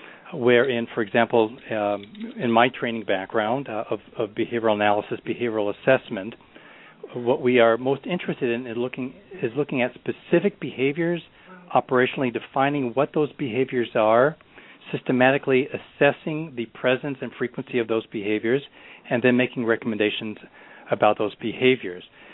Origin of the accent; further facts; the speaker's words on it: California, United States; now in Illinois, United States; Although as a former Californian and now a proud Illinoisan, I don't know if that's the right term.